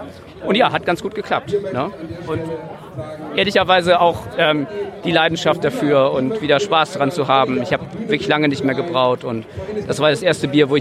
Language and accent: German; Hamburg area, Germany; ich wollte immer schon mal brauen und ich komme aus dem Speckgürtel von Hamburg